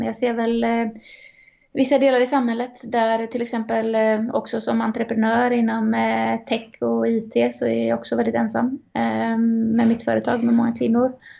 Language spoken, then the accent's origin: Swedish; Sweden; men jag är uppvuxen i Sverige